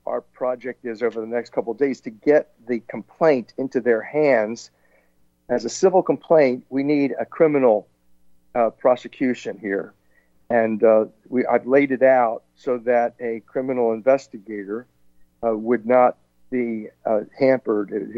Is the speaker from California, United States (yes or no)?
no; Hawaii, United States; now in Florida, United States; I came from Hawaii. I'm in temporary residence right now in Florida